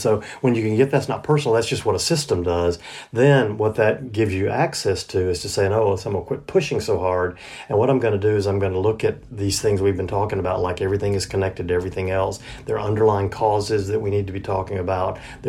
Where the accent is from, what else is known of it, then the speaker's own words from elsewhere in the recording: Deep South, United States; Like, I grew up in the Deep South, where work ethic was, you know, like one of the highest values.